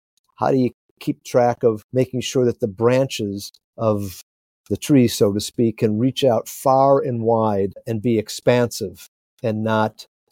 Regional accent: Chicago, Illinois, United States; So I grew up here in Chicago, and I've lived essentially within a mile radius of the circumference has been about a mile radius.

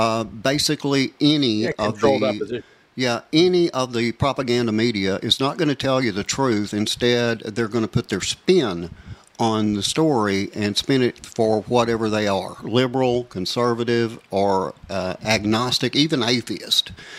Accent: Texas, United States; also born or lived in Fort Wayne, Indiana; I'm a Texan. I was born and raised Texan, but, you know, I've been all over.

